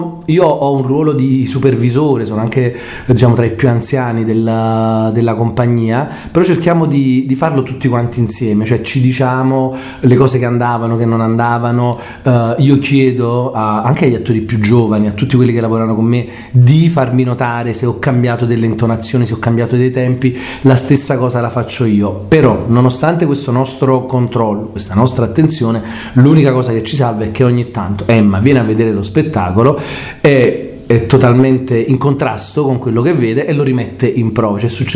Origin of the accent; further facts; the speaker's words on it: Naples, Campania, Italy; Io l'ho aiutata, essendo napoletano